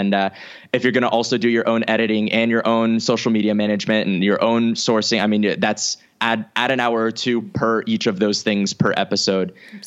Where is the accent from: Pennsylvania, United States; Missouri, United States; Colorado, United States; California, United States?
California, United States; I grew up largely in the San Francisco Bay Area and it is high cost of living, but at the same time, I grew up in like the Silicon Valley house.